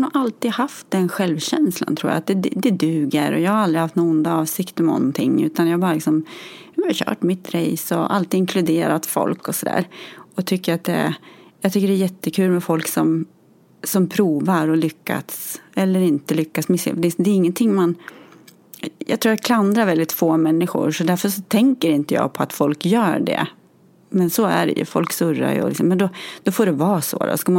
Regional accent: Gävle, Gävleborg County, Sweden; Men jag är från Gävle från början.

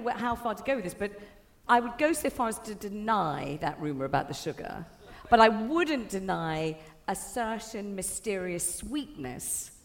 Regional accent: Totteridge, London, United Kingdom; I grew up in Totteridge, the Beverly Hills of North London.

